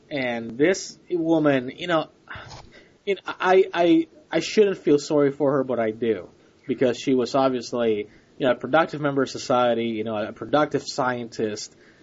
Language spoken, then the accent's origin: English; Puerto Rico; where I grew up in Puerto Rico, it's a quote-unquote multiracial society